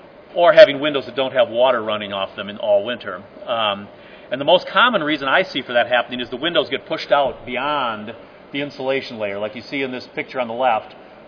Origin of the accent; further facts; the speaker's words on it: Wisconsin, United States; I'm from Wisconsin, so everybody I know is in climate zone A, which means moist.